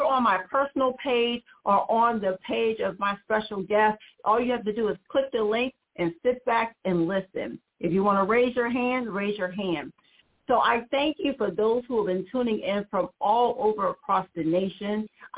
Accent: South Carolina, United States; also born or lived in New Jersey; Everyone knows I'm from South Carolina. And I'm always born in Jersey, but raised in South Carolina. So I'm always going to claim a Southern heritage.

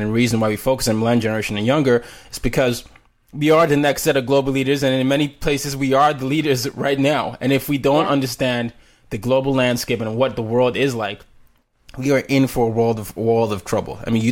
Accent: Nigeria; now in United States; I have to go through that because I'm Nigerian

